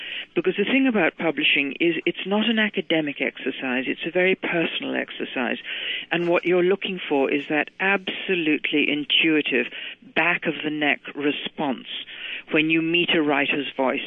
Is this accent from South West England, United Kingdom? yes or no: no; Scotland, United Kingdom; America, you can tell from my voice, I wasn't born in America, I'm a Scot.